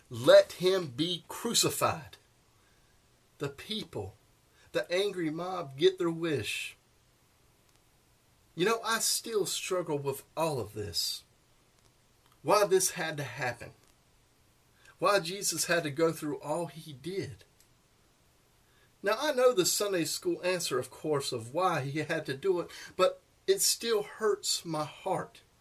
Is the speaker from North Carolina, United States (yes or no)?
yes; Kernersville, North Carolina, United States; something unusual was happening in Kernersville, North Carolina during the late summer of 1998. This was my hometown, and my senior year of high school at Glenn High School was about to begin.